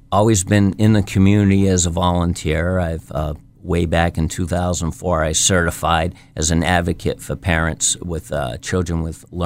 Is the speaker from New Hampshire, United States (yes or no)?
yes; Milan, New Hampshire, United States; And growing up in Mylan, New Hampshire, I know that, I mean, there's not a lot of large corporate support